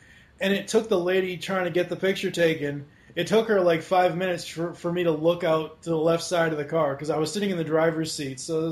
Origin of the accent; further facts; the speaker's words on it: Massachusetts, United States; because I'm originally from Massachusetts, so...